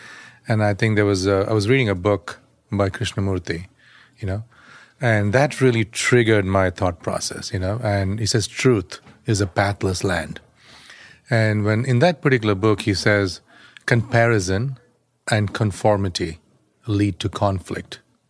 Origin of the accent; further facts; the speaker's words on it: India; moved away as an adult; You know, I came from India, as a software engineer